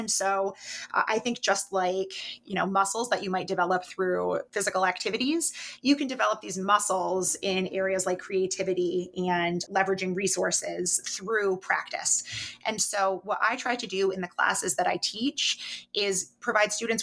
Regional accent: Plattsburgh, New York, United States; also born or lived in Maryland; So I am originally from Plattsburgh, right across Lake Champlain, and born and raised in Plattsburgh.

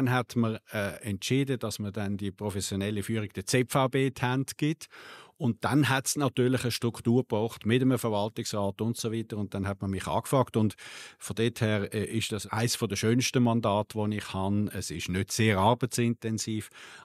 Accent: Oberägeri, Zug, Switzerland; ich bin schon noch ziemlich viel zu Oberägeri, aber ich bin dort aufgewachsen und ich fühle mich, es ist meine Heimat. Ich bin sehr wohl in dem Tal

